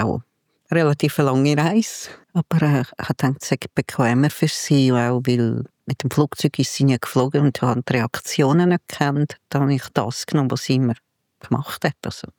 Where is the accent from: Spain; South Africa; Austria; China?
Spain; weil bei uns in Spanien unten hat jeder Zweite oder jeder demenzkranke Verwandte oder Mutter. Und bei uns wird das zuhause betreut.